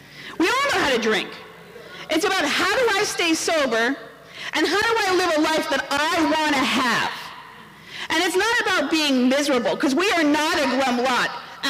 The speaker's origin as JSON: {"language": "English", "region": "New Jersey", "country": "United States", "tie": "born or raised there", "said": "I'm one of five kids. I grew up in Essex County, New Jersey."}